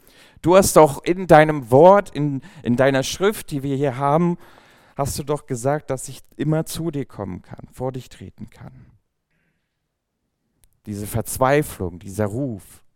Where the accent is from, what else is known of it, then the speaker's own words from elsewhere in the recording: Villingen-Schwenningen, Baden-Württemberg, Germany; moved away as an adult; now in Giessen, Germany; ich bin in Villingen-Schwenningen groß geworden, im Süden, und bin dann nach Gießen gezogen fürs Studium.